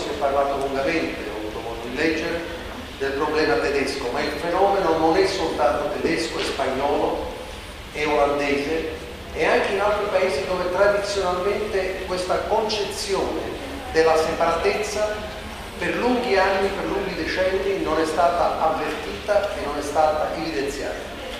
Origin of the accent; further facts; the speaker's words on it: Southern Italy, Italy; E non dimentico che dalla mia terra, dal nostro meridione, dal mondo dal quale io provengo, sono partiti coloro i quali sono stati migranti in altri paesi.